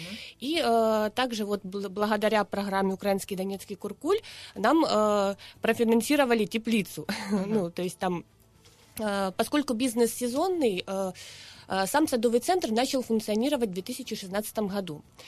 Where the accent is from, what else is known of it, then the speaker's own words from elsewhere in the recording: Horlivka, Donetsk Oblast, Ukraine; Сама я із Горловки.